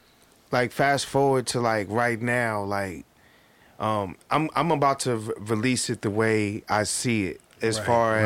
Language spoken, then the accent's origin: English; California, United States; also born or lived in New York / New Jersey; Like, I grew up, I lived in New York and New Jersey. My dad's from New York and New Jersey. I'm from California, and you know, I grew up on both sides.